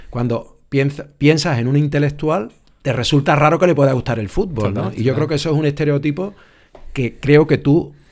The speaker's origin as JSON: {"language": "Spanish", "town": "La Rinconada", "region": "Andalusia", "country": "Spain", "tie": "born or raised there", "said": "mi hazaña futbolística fue en mi pueblo. Yo nací en La Rinconada."}